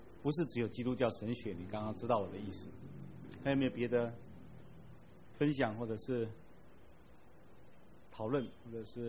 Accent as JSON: {"language": "Chinese", "country": "China", "said": "我们中国人喜欢说儒家思想给我们多的影响"}